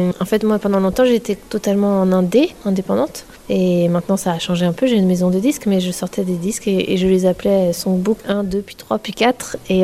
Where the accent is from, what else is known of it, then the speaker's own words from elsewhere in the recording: Pont-Croix, Brittany, France; Oui, je suis Pointe du Raz, Audierne, Pont-Croix, là, c'est mon pays natal.